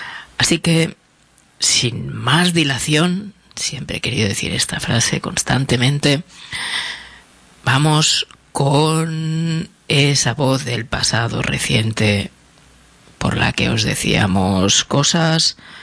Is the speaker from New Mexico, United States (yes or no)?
yes; Las Cruces, New Mexico, United States; Yo nací y crecí allí, cerca de Las Cruces, cerca de la región de Llano Estacado.